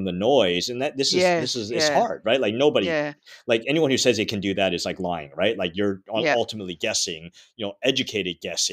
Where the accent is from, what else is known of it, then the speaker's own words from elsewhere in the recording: Canada; I grew up in Canada, like you know, somewhat socialist.